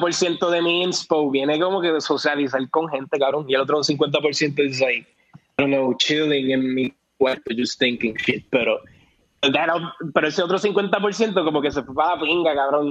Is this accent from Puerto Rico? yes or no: yes; Puerto Rico; Pero básicamente ahora yo soy puertorriqueño